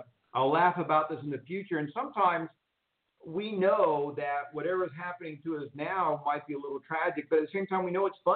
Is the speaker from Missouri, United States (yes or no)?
no; Texas, United States; And since you're a Texas boy, I grew up in Texas.